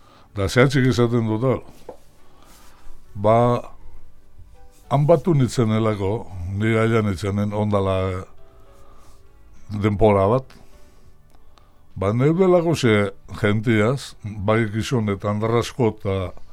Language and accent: Basque; Ondarroa, Basque Country, Spain; eta Ondarrutik gatoz, neute beste lagun bat.